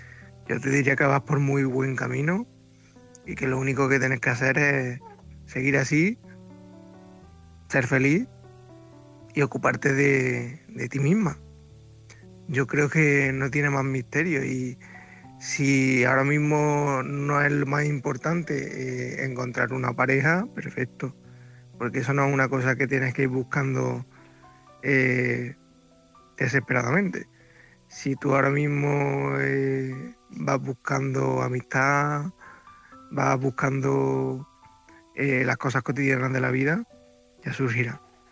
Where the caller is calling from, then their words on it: Córdoba, Andalusia, Spain; corresponsal de Córdoba.